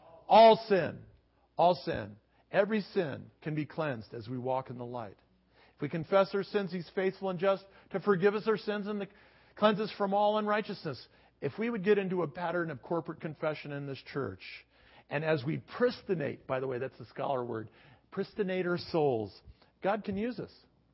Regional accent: United States; Well, then I started thinking about the fact that I'm an American.

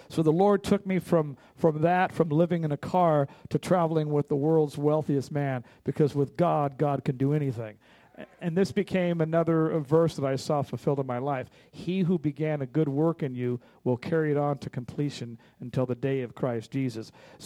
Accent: Compton, California, United States; I'm half Irish. I'm half Mexican, but I grew up in Compton. I'm more black than I am anything.

